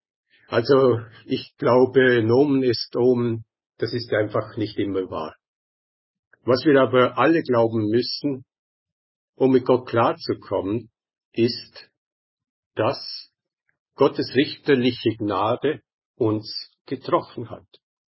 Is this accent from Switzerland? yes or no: no; Austria; Ja, ich bin Österreicher